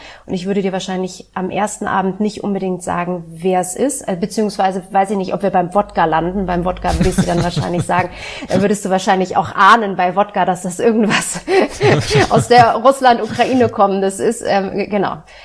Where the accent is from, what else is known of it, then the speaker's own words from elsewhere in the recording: Berlin, Germany; Ich bin in West-Berlin groß geworden